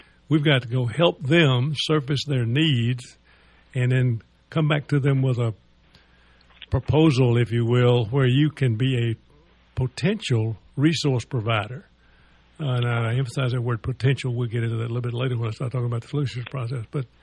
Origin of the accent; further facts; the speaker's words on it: the South, United States; I don't know if that's a word or not, but I'm from the South.